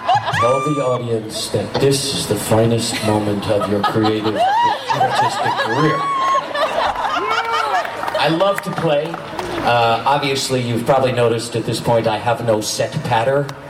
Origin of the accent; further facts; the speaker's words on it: United States; Well, I'm from the United States.